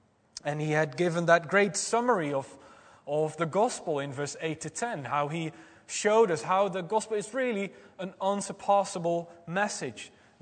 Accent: Netherlands; In my home country, the Netherlands, we sometimes have rock very far away.

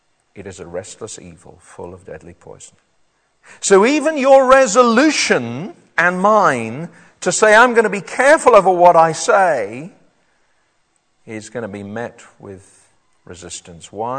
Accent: South East England, United Kingdom; When I was a kid growing up in the New Forest, I have keen memories of being warned all the time to be careful of things that can cause fire.

